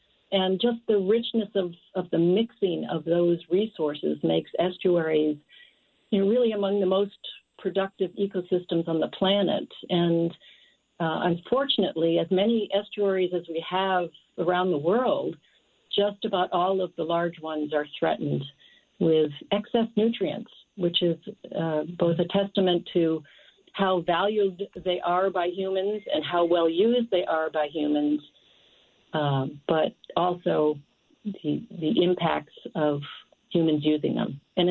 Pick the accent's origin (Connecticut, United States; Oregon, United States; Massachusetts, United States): Connecticut, United States; Glastonbury; I remember as a kid growing up in Glastonbury, walking down along the Glastonbury Meadows on the Connecticut River, and of course now I live at the Connecticut River estuary.